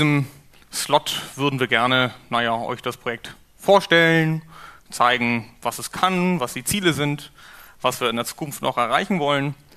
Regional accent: Hamburg, Germany; ich bin aus Hamburg

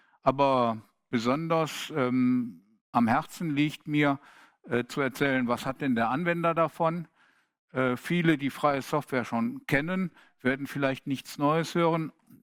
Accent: Düsseldorf, North Rhine-Westphalia, Germany; born there; Wohnen tue ich übrigens in Düsseldorf, wo ich auch geboren bin, gar nicht mal so weit von meinem Geburtsort weg

